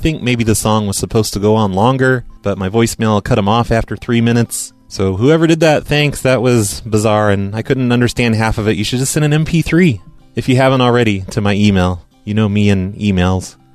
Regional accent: Midwest, United States; I just can't help it, though. I'm from the Midwest.

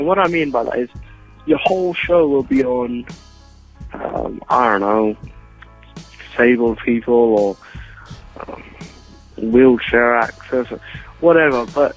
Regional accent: England, United Kingdom; I'm from England, by the way.

